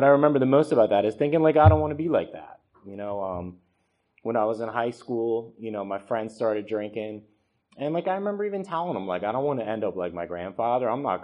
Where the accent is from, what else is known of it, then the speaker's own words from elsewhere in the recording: Florida, United States; Like I said, I grew up in Florida, so my first drunk was, like, kind of by the Intercoastal Waterway in Fort Lauderdale.